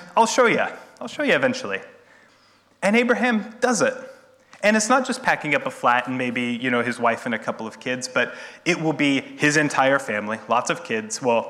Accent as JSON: {"language": "English", "region": "New Mexico", "country": "United States", "said": "I'm American, and we don't have them in the west of America. I think on the East Coast, we still have radiators and things like that. I'm from New Mexico. We don't use heating."}